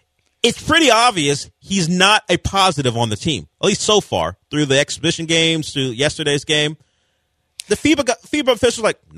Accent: Nigeria; Well, I'm allowed. I'm Nigerian.

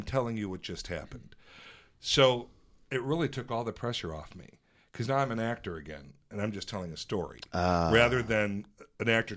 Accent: Midwest, United States; I'm from Midwest.

